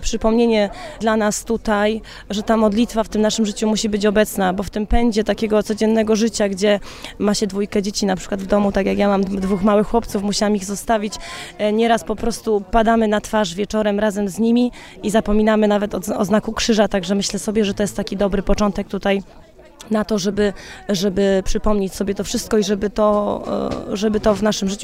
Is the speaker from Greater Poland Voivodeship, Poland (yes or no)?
yes; Ociąż, Greater Poland Voivodeship, Poland; Ja jestem z Ociąża, w ogóle nie z tej parafii